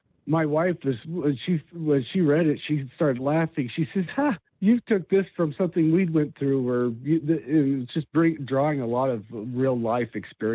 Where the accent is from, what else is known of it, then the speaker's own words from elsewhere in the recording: the West, United States; I grew up in the West. I grew up on ranches around cowboys